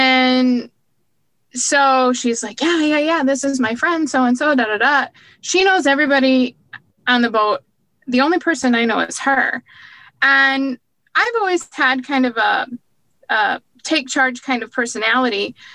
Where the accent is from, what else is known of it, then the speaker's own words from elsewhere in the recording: Indiana, United States; I grew up the furthest away from yachting. I actually grew up in Middle America on a small farm in North Central Indian